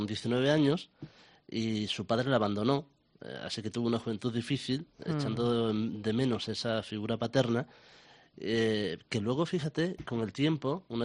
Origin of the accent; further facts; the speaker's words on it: La Codosera, Extremadura, Spain; en La Codosera, que además es mi pueblo, lo conozco bien.